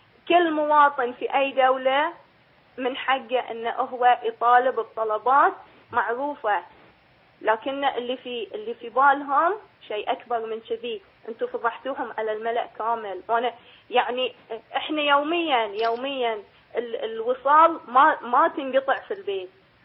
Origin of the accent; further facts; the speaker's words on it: Bahrain; أنا بنت الديرة وهاي ديرتي